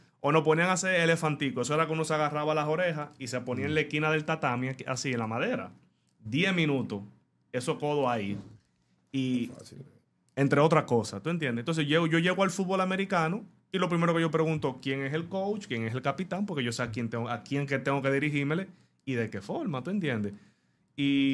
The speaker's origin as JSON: {"language": "Spanish", "region": "Azua", "country": "Dominican Republic", "said": "yo soy de Asua, eso del sur de acá del país."}